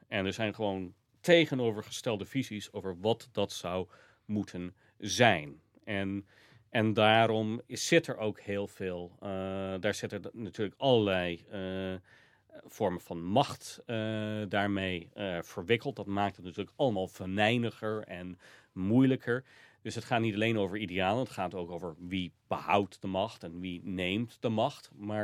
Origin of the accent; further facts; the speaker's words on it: United States; Dutch is a second language; Ja, ik was ook als Amerikaan gefascineerd door waarom.